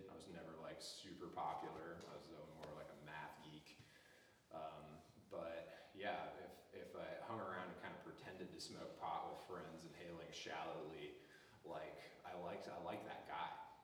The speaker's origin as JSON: {"language": "English", "town": "Portland", "region": "Oregon", "country": "United States", "tie": "born or raised there", "said": "Through high school, I grew up in Portland in the 90s, right?"}